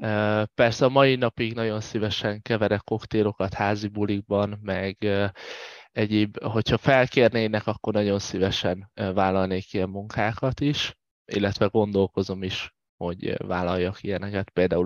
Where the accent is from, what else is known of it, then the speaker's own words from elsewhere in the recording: Veszprém, Veszprém County, Hungary; also born or lived in Debrecen; Én az első 10 évemet azt Debrecenben éltem, aztán a szüleim úgy döntöttek, hogy kell egy kis helyzet vagy pozíció váltás, és átköltöztünk Veszprémbe, és akkor ott éltem 10 éves koromtól a gimnázium végéig, és utána pedig egyedül felköltöztem Budapestre 19 évesen